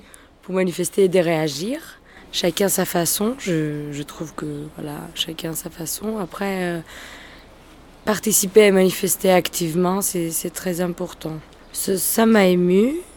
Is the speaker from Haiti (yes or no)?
no; Greece; French is a second language; also born or lived in Montpellier; Je viens des Grèces, et en Grèce, il y avait beaucoup de manifestations, mais beaucoup plus violentes qu'ici.